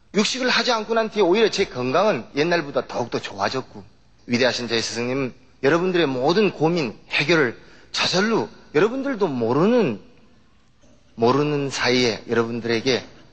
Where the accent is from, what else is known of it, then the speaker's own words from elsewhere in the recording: South Korea; born there; moved away as an adult; also born or lived in Hawaii, United States; 저는 1952년에 대한민국의 하나 자그마한 마을에서 유복한 가정에서 태어났습니다.